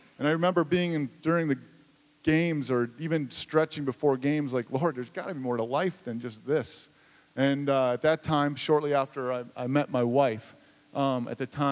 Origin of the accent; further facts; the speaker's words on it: Racine, Wisconsin, United States; I grew up here in Racine. I had some great loving parents that came over from Germany after World War II and didn't have much.